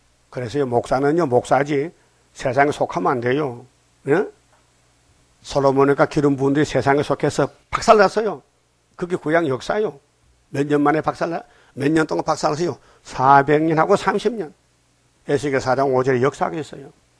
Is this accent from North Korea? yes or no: no; Uiseong, North Gyeongsang, South Korea; 우리 고향 사람이요. 의성 사람이요.